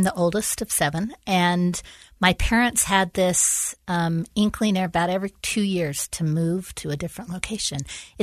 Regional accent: Arizona, United States; born there; also born or lived in California / Colorado / Utah / Idaho; I was born in Arizona. I've lived in just about every Western U.S. state, California, Colorado, Arizona, Utah, Idaho, Washington, even spent a few years in Alaska as a teenager.

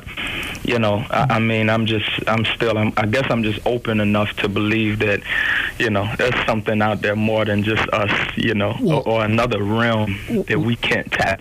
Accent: Cape Girardeau, Missouri, United States; I'm from Cape Girardeau, Missouri.

